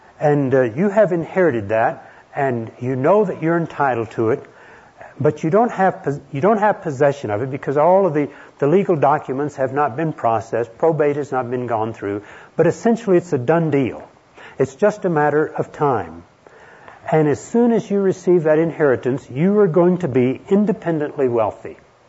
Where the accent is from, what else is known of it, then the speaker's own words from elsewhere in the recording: Texas, United States; I grew up in Deep East Texas. That's about one notch more cultural than Alabama, John.